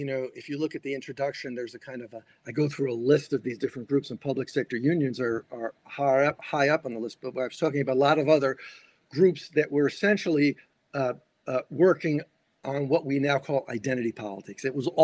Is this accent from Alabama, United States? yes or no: no; Newark, New Jersey, United States; I grew up in Newark, New Jersey. The middle class left Newark, New Jersey.